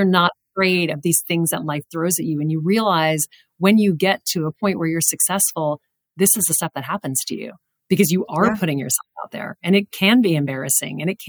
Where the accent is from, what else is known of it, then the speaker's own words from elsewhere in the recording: Louisiana, United States; I didn't know that growing up from Louisiana.